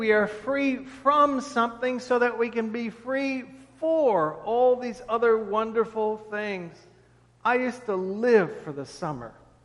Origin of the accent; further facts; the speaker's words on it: St. Louis, Missouri, United States; I come from St. Louis, where the Clydesdales are with Budweiser.